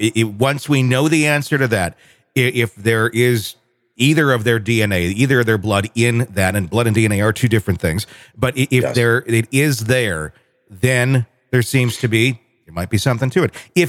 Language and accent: English; Wisconsin, United States; I'm from Wisconsin.